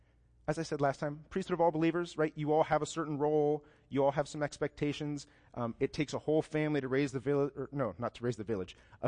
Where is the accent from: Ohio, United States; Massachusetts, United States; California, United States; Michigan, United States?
Ohio, United States; I'm from Ohio, as most of you know. Everybody in Ohio is a Christian.